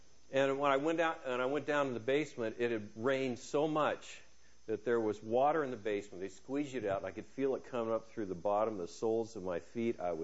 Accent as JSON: {"language": "English", "region": "California", "country": "United States", "said": "I'm from California. I'm in Illinois, in the Midwest, and I'm sweating."}